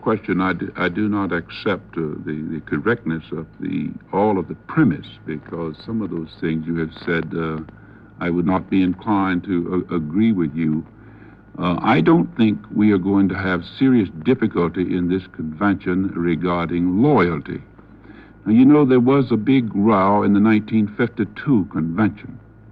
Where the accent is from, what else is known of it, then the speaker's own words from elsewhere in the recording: the South, United States; But I don't think that my selection as a Southerner was determined because they felt that that would help heal wounds of the South